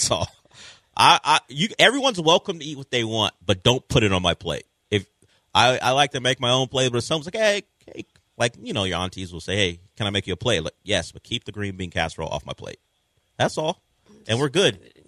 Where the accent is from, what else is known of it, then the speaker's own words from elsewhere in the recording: Southern United States, United States; And I'm from the South, which is crazy, because peach cobbler is a big thing.